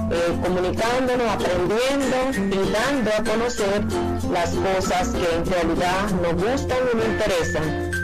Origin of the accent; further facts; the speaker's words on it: Dominican Republic; now in New York, United States; Soy dominicana, vivo en Staten Island, New York